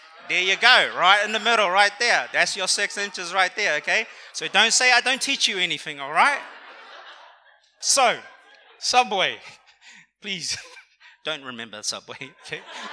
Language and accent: English; Wellington, New Zealand; now in Brisbane, Australia; You know, I'm from Wellington, and I came away from the cold, the rain, the snow, to come to beautiful Brisbane, you know?